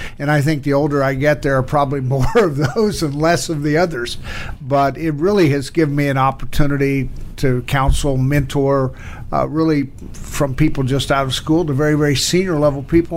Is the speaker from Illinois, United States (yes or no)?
yes; Illinois, United States; I grew up on a farm in East Central Illinois.